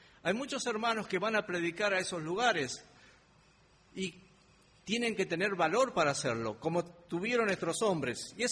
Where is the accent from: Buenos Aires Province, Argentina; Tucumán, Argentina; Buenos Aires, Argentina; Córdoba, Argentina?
Tucumán, Argentina; En mis vacaciones visitaba mi provincia de Tucumán, de donde soy oriundo, y visitaba a mi familia.